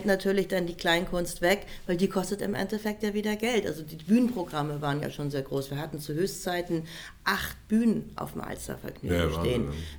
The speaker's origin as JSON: {"language": "German", "region": "Hamburg", "country": "Germany", "tie": "born or raised there", "said": "gebürtige Hamburgerin"}